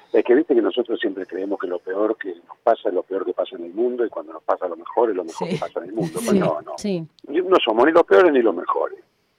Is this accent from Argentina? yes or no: yes; Rosario, Santa Fe, Argentina; Yo como rosarino y los otros rosarinos sabemos